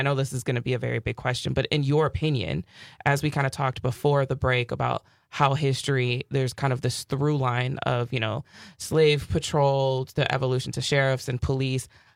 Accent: Milwaukee, Wisconsin, United States; And so I'm from Milwaukee, right? So I'm driving here.

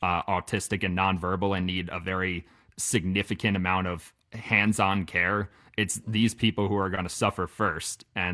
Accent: New York, United States; The neighborhood that I grew up in on Long Island was I was on the North Shore, and it was like pretty much right near the beach

